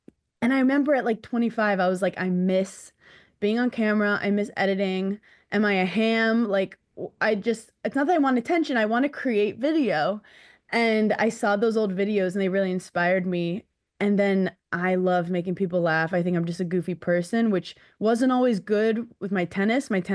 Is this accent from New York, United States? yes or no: yes; New York City, New York, United States; And like, I'm 33 from New York City.